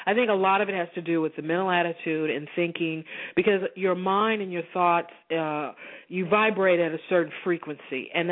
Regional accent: the South, United States; I even though I grew up in the South and, you know, a lot of segregation

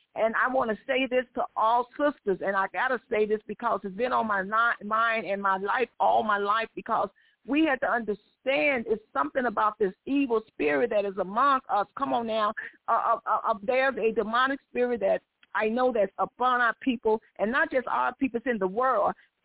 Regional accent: Chicago, Illinois, United States; I am from Chicago, and so I'm listening

